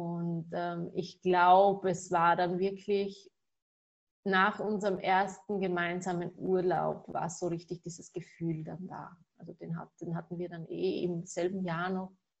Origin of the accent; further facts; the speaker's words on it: Carinthia, Austria; ich komme aus Österreich, aus dem schönen Kärnten.